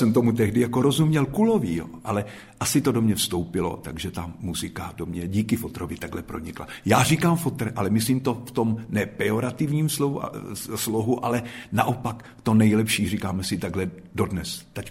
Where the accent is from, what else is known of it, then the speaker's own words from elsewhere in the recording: Zastávka, South Moravian Region, Czechia; Já jsem zastávka u Brna, neboli Segen Gotes.